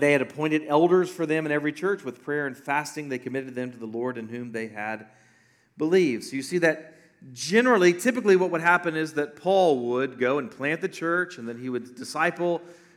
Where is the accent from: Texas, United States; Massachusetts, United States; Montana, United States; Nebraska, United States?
Texas, United States; which doesn't make sense to us because we're from Texas, right?